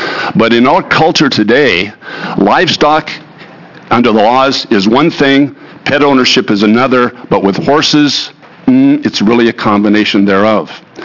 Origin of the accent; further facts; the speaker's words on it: Newberg, Oregon, United States; now in Eugene, United States; I was raised in the Willamette Valley up in Newburgh, went to the University of Oregon, graduated from the law school, and have practiced law in Eugene since 1973.